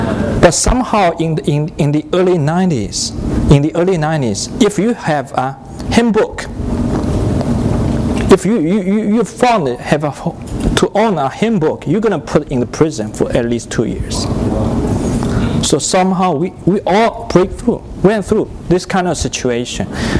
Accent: China; I was original from China.

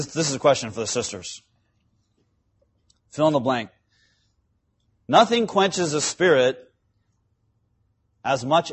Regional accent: California, United States; you know, hey, I'm from Southern California. There's no Safeways where I live.

